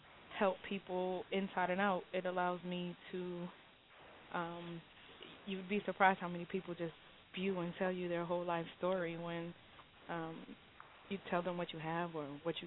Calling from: New York City, New York, United States; I'm calling from New York City.

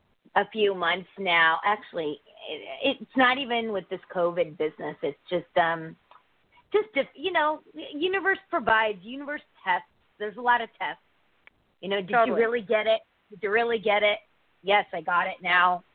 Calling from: Connecticut, United States; Oh, where? I'm from Connecticut.

